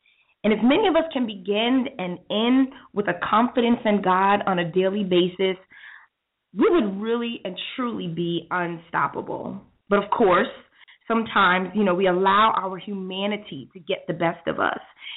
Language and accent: English; New York City, New York, United States; You know, I came from New York City where we were extremely busy all the time.